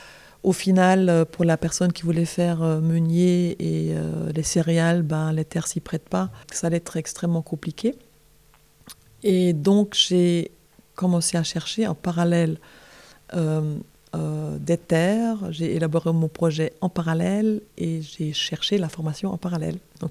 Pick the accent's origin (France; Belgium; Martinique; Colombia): Belgium; j'ai un peu plus de 50 ans, je ne dirais pas combien de plus de 50. Et je suis belge, je vis à Bruxelles, je navette entre Bruxelles et Paris